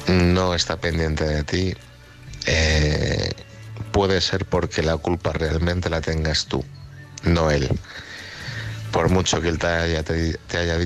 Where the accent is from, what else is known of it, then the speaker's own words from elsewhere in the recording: Madrid, Community of Madrid, Spain; de Madrid.